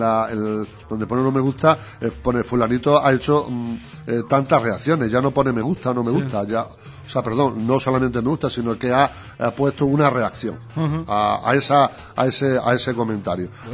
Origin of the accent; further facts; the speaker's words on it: Spain; los españoles somos uno de los países europeos al menos que más utilizan las redes sociales